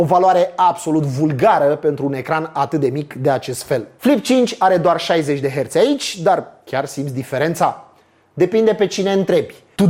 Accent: Romania; Desigur, noi suntem români și știm cum să găsim căi ocolitoare

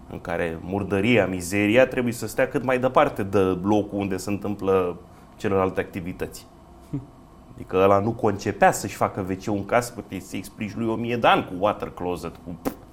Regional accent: Bărăgan, Romania; Acum, dat fiindcă eu vin din Bărăgan și cumva am fost martor

